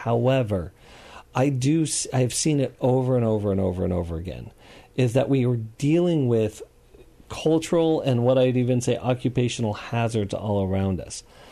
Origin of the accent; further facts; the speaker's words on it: United States; I love the fact that I was fortunate enough to be born as an American and grow up in America.